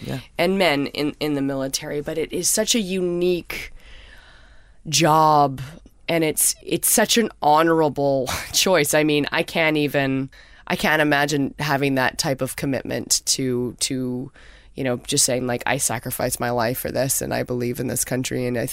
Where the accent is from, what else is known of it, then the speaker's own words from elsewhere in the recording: Canada; you know, I'm Canadian and I'm also a pacifist, so I didn't know much about the military.